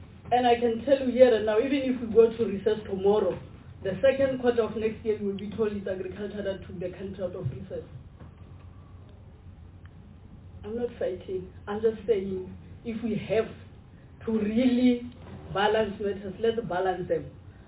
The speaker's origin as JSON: {"language": "English", "region": "North West", "country": "South Africa", "second_language": "English", "said": "I'm coming from Northwest. If you go to Klerksdorp, you go to Orkney, you go to Stilfontein, where mines has been, it's a sore sight, very sore sight."}